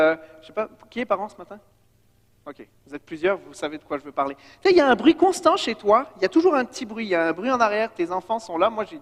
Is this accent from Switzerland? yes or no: yes; Switzerland; Quand j'étais jeune, j'étais en Suisse